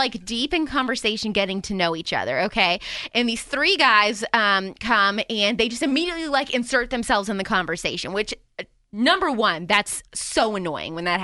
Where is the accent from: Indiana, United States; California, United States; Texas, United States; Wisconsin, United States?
Indiana, United States; they kept asking, where are you from? And I kept saying, Southern Indiana, like a million times.